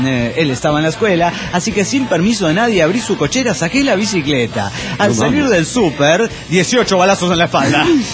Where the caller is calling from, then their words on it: San Bernardino, California, United States; de San Bernardino, Califas en San Bernardino.